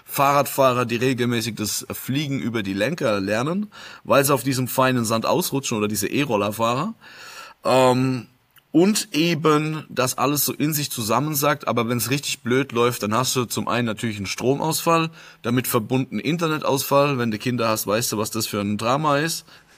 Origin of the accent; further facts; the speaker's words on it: Rhineland-Palatinate, Germany; Aus der wunderschönen Pfalz.